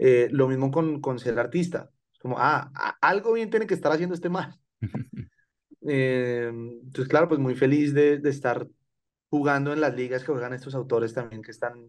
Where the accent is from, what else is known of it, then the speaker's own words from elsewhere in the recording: Colombia; now in Mexico; Pues no es fácil llegar como colombiano a un país donde uno juega no como local, sino como visitante